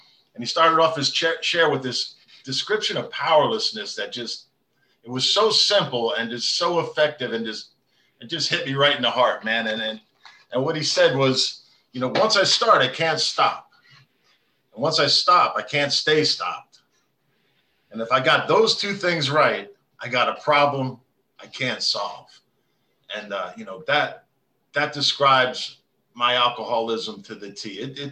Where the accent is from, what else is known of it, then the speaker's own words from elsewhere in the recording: West Millington, New Jersey, United States; now in Titusville, United States; I'm from Titusville, Florida, and originally from West Millington, New Jersey.